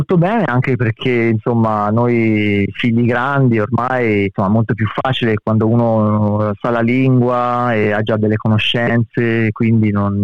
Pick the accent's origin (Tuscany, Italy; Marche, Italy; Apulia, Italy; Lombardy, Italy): Lombardy, Italy; Milan; born there; also born or lived in Australia; Sono nato a Milano ma ho vissuto in Australia per alcuni anni durante la mia infanzia.